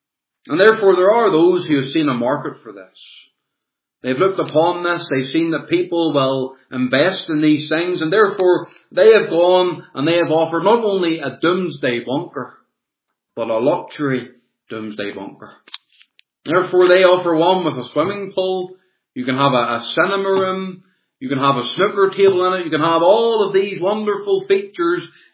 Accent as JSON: {"language": "English", "town": "Portavogie", "region": "Northern Ireland", "country": "United Kingdom", "tie": "born or raised there", "said": "I'll tell you a story about my hometown in Portavogie."}